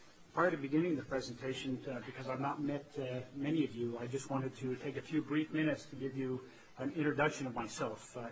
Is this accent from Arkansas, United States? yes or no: no; Nome, Alaska, United States; also born or lived in Fairbanks; My roots, like many of yours, run deep in Alaska. I grew up first in Nome, where I gained an appreciation and awareness of life in rural Alaska